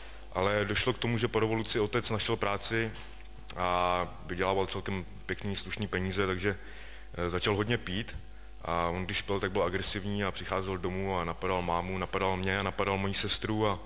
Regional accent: Karlovy Vary, Karlovy Vary Region, Czechia; A já pocházím z Karlových Varů, kde byly drogy celkem velký problém

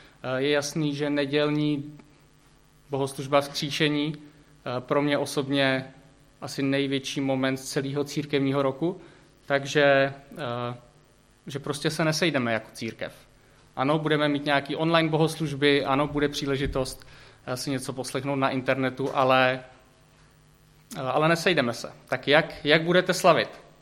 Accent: Chotěboř, Vysočina Region, Czechia; a jsem z Chotěboře

